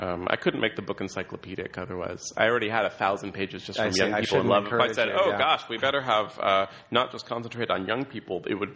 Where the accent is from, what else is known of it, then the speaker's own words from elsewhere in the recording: San Francisco, California, United States; also born or lived in New York; Also, I began the novel in New York and then moved back to my hometown of San Francisco